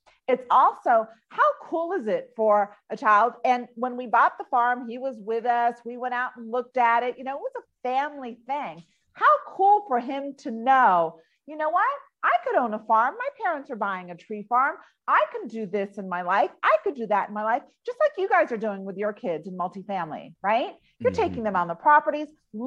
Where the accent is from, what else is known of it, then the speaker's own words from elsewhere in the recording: Miami, Florida, United States; I grew up in Miami where it's super hot, right?